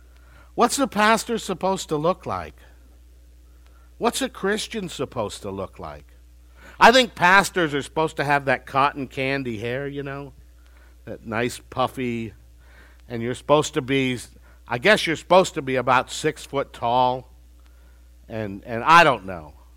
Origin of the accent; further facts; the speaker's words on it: Minnesota, United States; I grew up in Minnesota. Our youth groups were a lot alike.